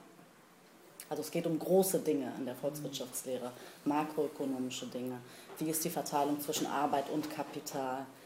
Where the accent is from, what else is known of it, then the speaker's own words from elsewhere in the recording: Berlin, Germany; bin 1975 im Wrangelkiez an der Falkensteinstraße geboren und aufgewachsen. Ich bin eine waschechte Kreuzbergerin sozusagen. Ich bin in die Kurt-Schumacher Grundschule gegangen, auch in Kreuzberg, und habe auch mein Abitur in Kreuzberg gemacht, am Hermann-Hesse-Gymnasium. Ich habe in Berlin an der TU Volkswirtschaftslehre studiert